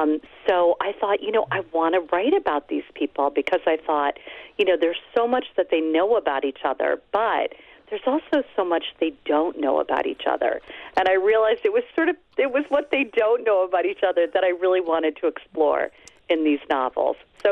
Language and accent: English; Chicago, Illinois, United States; I grew up in Chicago, but we spent every summer at a cabin in a lake in northwestern Wisconsin.